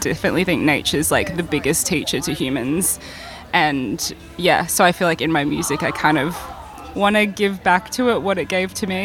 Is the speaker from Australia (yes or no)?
yes; Australia; we get heat in Australia, obviously. Yeah. But I'm in, like, my hometown is like a coastal town